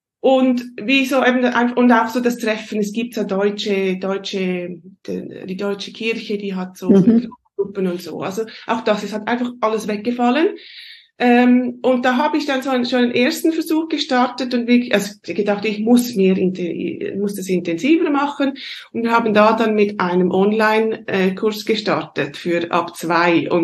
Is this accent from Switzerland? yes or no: yes; Switzerland; accent: Swiss German